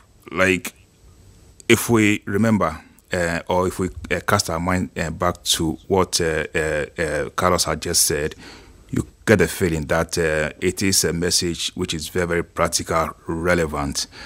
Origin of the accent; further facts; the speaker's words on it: Ghana; now in Dublin, Ireland; I'm from Ghana.